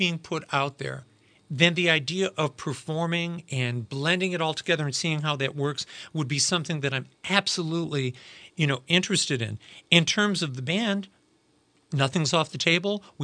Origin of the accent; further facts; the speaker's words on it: East Chicago, Indiana, United States; But no, I'm born and raised in East Chicago, Indiana.